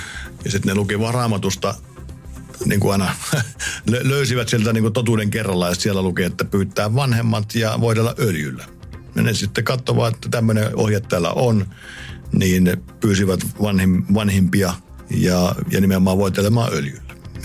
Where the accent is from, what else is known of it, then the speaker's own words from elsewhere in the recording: Tampere, Pirkanmaa, Finland; mä asuin pikkupoikana Tampereella